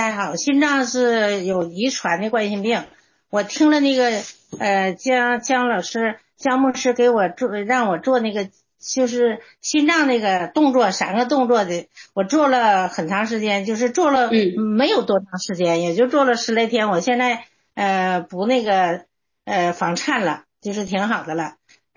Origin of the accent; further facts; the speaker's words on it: Northeast China, China; 然后那个我也是74岁了，要搁老家说就75岁了，我也是东北那块的。